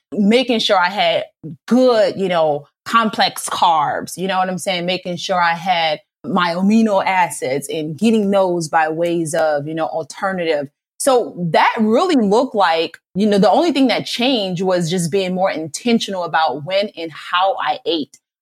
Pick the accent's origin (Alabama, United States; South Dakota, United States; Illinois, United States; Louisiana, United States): Louisiana, United States; New Orleans; But I'm from New Orleans, right? And so food has always been.